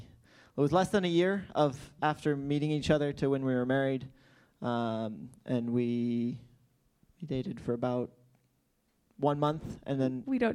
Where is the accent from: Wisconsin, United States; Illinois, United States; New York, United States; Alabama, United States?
Wisconsin, United States; I grew up in Wisconsin, born and raised in the same house. I am a cheesehead, born and raised, and proud of it.